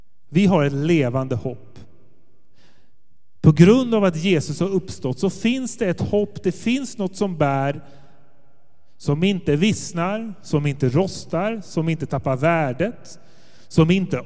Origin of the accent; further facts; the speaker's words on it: Sweden; also born or lived in Germany; Men där är jag född och så är jag uppvuxen i Sverige.